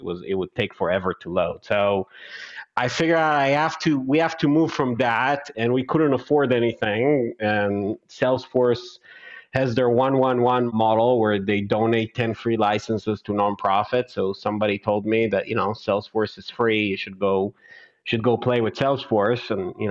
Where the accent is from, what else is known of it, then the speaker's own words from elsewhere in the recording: Israel; I'm originally from Israel